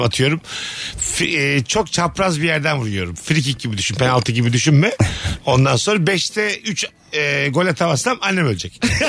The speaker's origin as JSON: {"language": "Turkish", "region": "Bursa", "country": "Turkey", "tie": "born or raised there", "said": "Ama biz zaten Bursa'da büyüdük yani."}